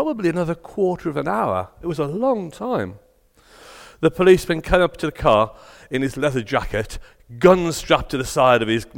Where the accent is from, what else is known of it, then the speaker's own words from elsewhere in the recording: England, United Kingdom; It's English. I'm English.